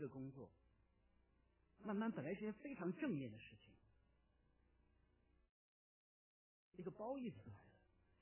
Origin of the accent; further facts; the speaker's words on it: China; now in United States; 因为我是中国人嘛，来自中国。